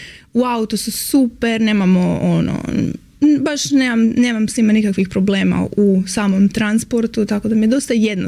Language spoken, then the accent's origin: Croatian; Metković, Dubrovnik-Neretva County, Croatia; moved away as an adult; also born or lived in Zagreb; now in Zurich, Switzerland; odrasla sam u Metkoviću, osnovna škola, gimnazija, otišla sam na studij arhitektura u Zagrebu, kojeg sam završila, magistrirala, radila u struci